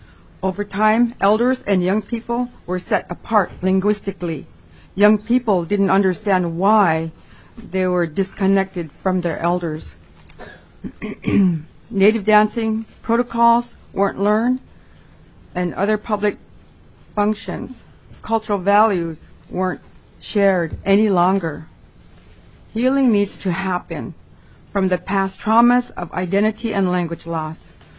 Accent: Nome, Alaska, United States; I'm from Nome, Alaska, but my family's from King Island.

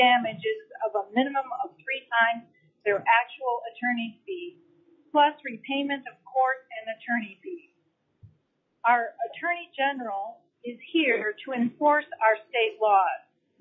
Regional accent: Hawke Bay, Alaska, United States; I'm from Hawke Bay, Alaska, but I'm actually in a car right now driving to Pennsylvania.

